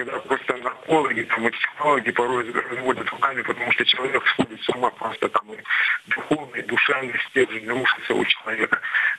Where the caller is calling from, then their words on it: Irkutsk, Irkutsk Oblast, Russia; я звоню из Иркутска.